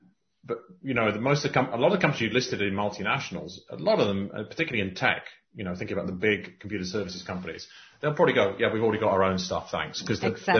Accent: Cayman Islands; and I come from the Cayman Islands, we don't have income tax.

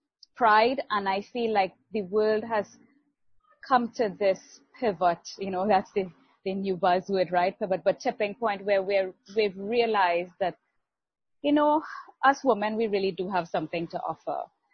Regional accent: Trinidad & Tobago; So I'm in Barbados for those of you who didn't pick up on that already. I'm from Trinidad.

